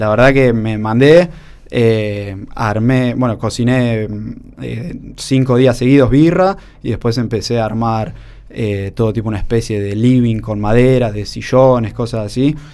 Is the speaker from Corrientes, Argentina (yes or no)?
no; La Plata, Buenos Aires Province, Argentina; yo soy de acá, de La Plata, uh-huh, y me fui a vivir hace un tiempo a Pehuajó